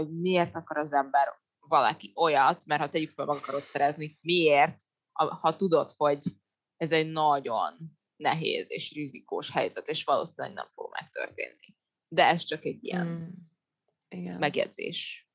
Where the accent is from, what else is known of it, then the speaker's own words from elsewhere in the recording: Budapest, Hungary; most én Budapesten nőttem föl, lassan 30 év alatt azért elég sok ismerősöm lett.